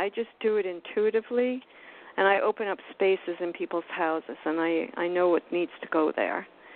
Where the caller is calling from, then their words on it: Miami, Florida, United States; in Miami.